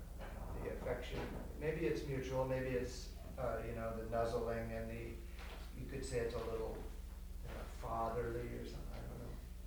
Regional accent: Seattle, Washington, United States; now in Spokane, United States; I grew up in Seattle, and it was this grand city, and I just loved Seattle.

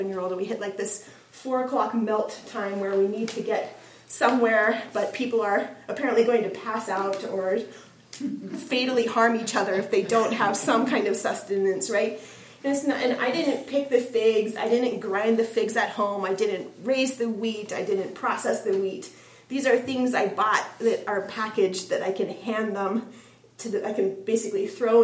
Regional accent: Spokane, Washington, United States; I grew up just outside of Spokane. Here's Washington, right? So I'm from Eastern Washington, from right there.

